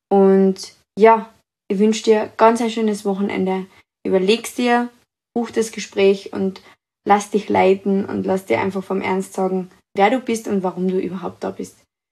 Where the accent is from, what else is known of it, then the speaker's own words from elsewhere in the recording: Carinthia, Austria; ich bin aus Österreich, aus Kärnten.